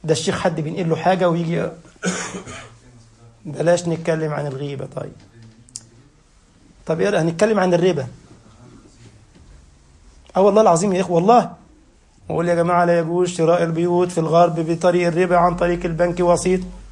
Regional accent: Egypt; بعض الأمثال عندنا في مصر كنت بفهمها خطأ

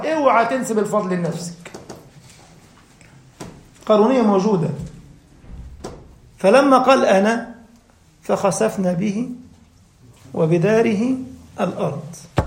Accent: Egypt; عندنا في مصر يقول لك بيت كامل مش عارف الدفاية ولعت البيت والراجل اتخنق ومات

